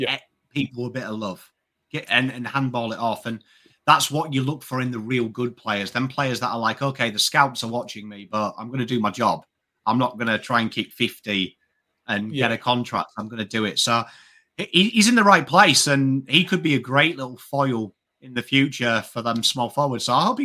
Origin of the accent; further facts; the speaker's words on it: England, United Kingdom; now in Australia; Like, I always say, being English, you grow up, you want to play for Man United, you want to play for Leeds United, you want to play for Liverpool, the big clubs.